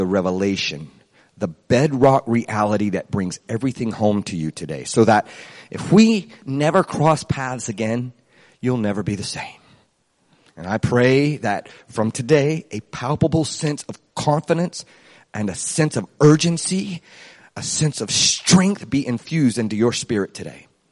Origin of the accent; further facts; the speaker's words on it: Florida, United States; I was raised in Florida, and it was a place I didn't want to be, and I was trying to hide from it.